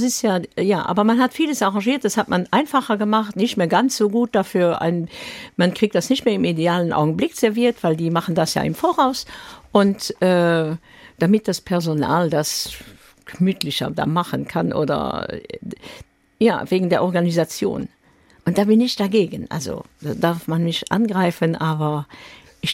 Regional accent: Luxembourg; Also ich habe beide sehr, sehr gerne als Luxemburgerin da in der Mitte.

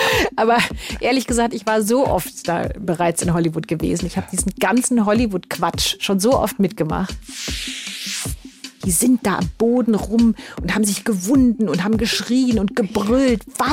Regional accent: Göttingen, Lower Saxony, Germany; now in Munich, Germany; Also ich komme eigentlich aus Göttingen, aber ich wohne schon seit, weiß nicht wie lange hier.

